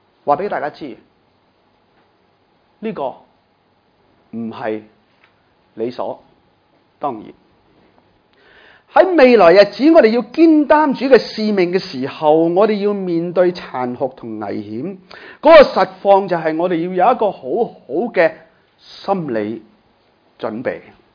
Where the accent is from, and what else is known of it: Hong Kong